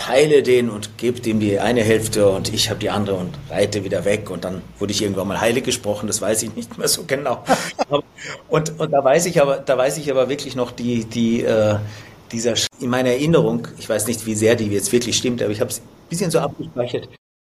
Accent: Austria; das war ja die Zeit, da gab es nur bei uns in Österreich zwei Fernsehprogramme

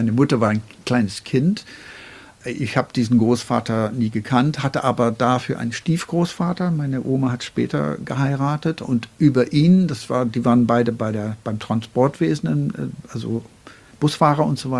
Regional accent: Northern Ireland, United Kingdom; ehemaliger britischer Bürger mit noch einem gültigen Pass und Ire. Ich bin hauptsächlich Ire. Aber in Irland komme ich auch aus dem Norden.

